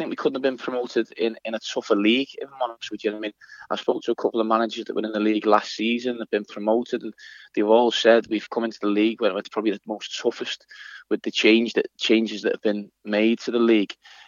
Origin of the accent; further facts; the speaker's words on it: Liverpool, North West England, United Kingdom; I'm from Liverpool myself.